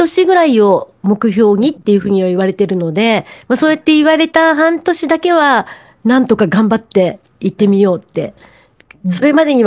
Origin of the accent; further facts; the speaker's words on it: Nagoya, Aichi, Japan; 私は名古屋出身なので、名古屋駅新幹線の近くにある味噌カツ系のお弁当とか、天むす系が大好きで、必ず帰るとそれを買います。